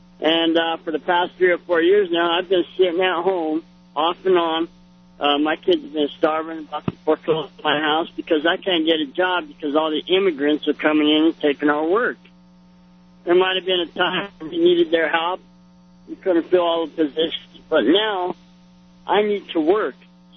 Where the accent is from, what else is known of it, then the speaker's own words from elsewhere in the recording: United States; And I'm an American. I've been paying taxes my whole life, and now I'm having a hard time getting work.